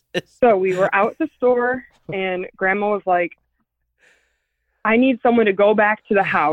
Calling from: Michigan, United States; I'm 24, and I'm calling from Michigan.

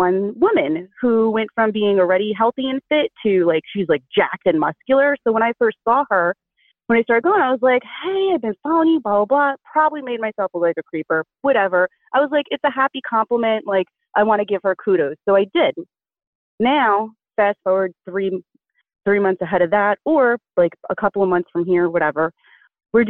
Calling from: New Jersey, United States; From Jersey.

